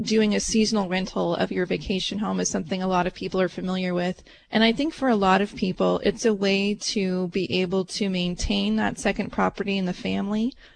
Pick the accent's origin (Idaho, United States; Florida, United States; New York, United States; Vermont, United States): Idaho, United States; And I'm from Idaho and I love it there, don't get me wrong.